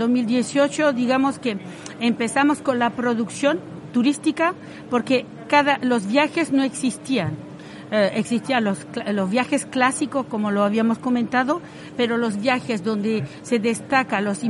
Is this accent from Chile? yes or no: yes; Chile; now in France; Soy de origen chilena, llegué a Francia en 1979.